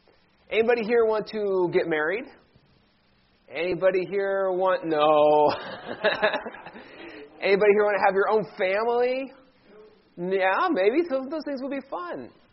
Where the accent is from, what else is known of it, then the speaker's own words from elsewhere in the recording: Ohio, United States; I remember last week standing up here and talking about my hometown favorite, Cleveland Cavaliers. I grew up just 45 minutes south of Cleveland